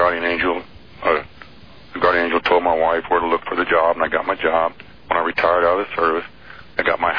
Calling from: Florence, Oregon, United States; I'm in Florence, Oregon.

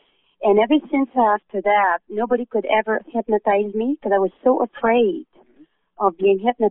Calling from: Alberta, Canada; Oh, I'm from Alberta, Canada.

